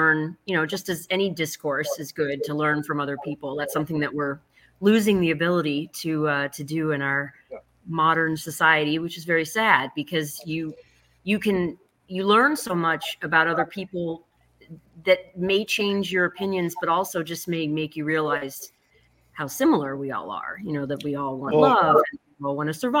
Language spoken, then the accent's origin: English; New Orleans, Louisiana, United States; I went to Northwestern, and I was from New Orleans, and I would always take the same Southwest flight between Chicago and New Orleans.